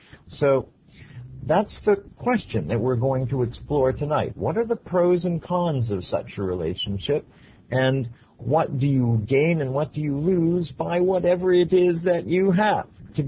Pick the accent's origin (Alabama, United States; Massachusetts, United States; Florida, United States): Florida, United States; Miami; from Miami, Florida